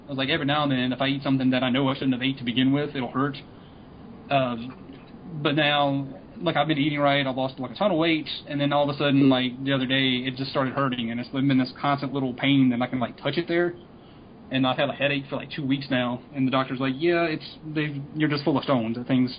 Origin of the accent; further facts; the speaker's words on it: North Carolina, United States; I grew up in North Carolina. Like, I'm like right in the middle of North Carolina, but we're close enough to the coast